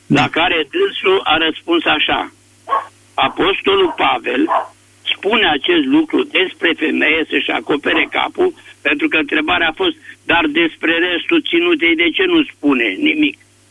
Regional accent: Bucharest, Romania; și sunt din București.

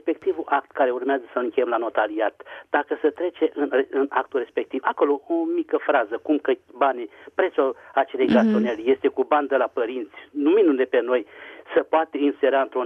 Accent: Bucharest, Romania; și sunt din București.

